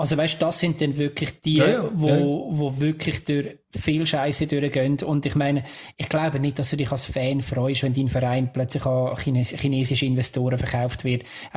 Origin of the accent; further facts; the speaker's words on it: Lucerne, Switzerland; wir haben das als Luzerner mehr als einmal erlebt